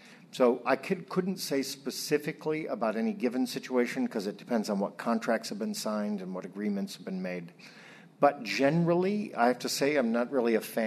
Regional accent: New York, United States; Secondly, I think that in New York State, I'll just say because it's my home state

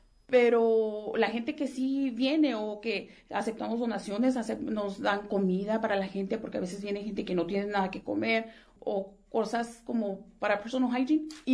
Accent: La Mesa, New Mexico, United States; Vivo aquí en Nuevo México. Crecí aquí en La Mesa. Es un pueblo pequeño que está cerca de aquí, de en between Las Cruces y El Paso. Mi papá era un trabajador del campo.

